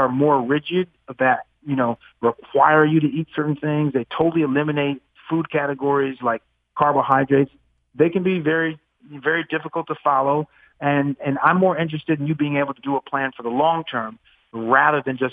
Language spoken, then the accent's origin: English; Vermont, United States; Yeah, so I grew up in Vermont, and when I grew up there, I was born with a lot of illnesses.